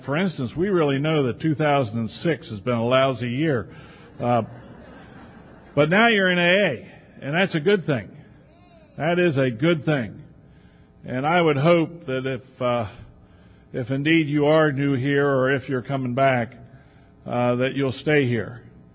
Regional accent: Hagerstown, Maryland, United States; I'm from Hagerstown, Maryland, and I am a member of the cleverly named Hagerstown Group of Alcoholics Anonymous.

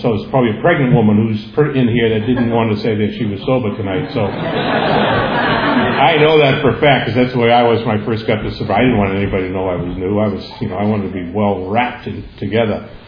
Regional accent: North Carolina, United States; I'm from North Carolina, too. I was just waiting for the Carolina people to start fighting.

